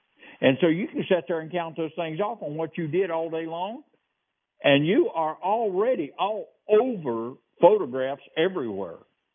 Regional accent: North Carolina, United States; I told them my biggest concern was I'm from North Carolina. That's NASCAR country.

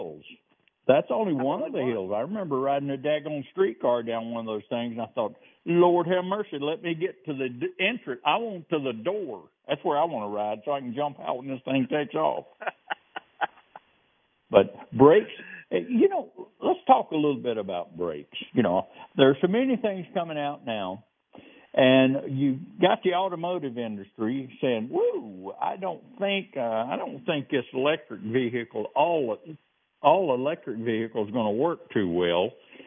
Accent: Missouri, United States; I'm from Missouri. Show me.

